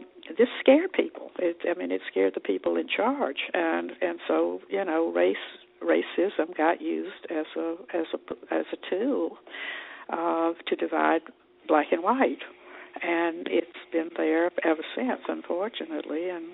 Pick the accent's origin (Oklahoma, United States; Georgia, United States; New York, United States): Georgia, United States; Columbus; give two readings of my book in my hometown of Columbus, Georgia.